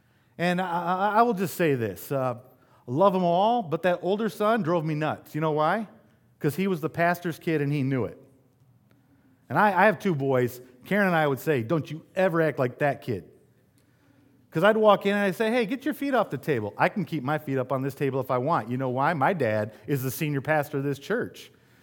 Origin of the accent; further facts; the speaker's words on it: Grand Rapids, Michigan, United States; I grew up in Grand Rapids, Michigan, very close to the inner city.